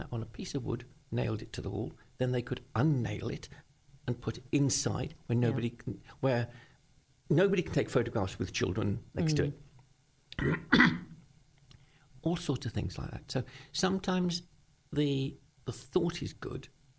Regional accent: Brentwood, East of England, United Kingdom; Where are you from? Brentwood. Oh, yes, North London. We'll come and see you. No, Brentwood. Essex. Essex.

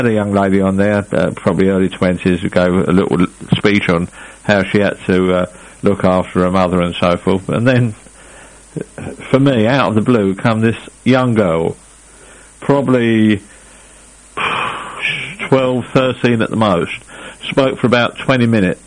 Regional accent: Highbury, London, United Kingdom; I was born in Highbury, opposite the Arsenal football ground.

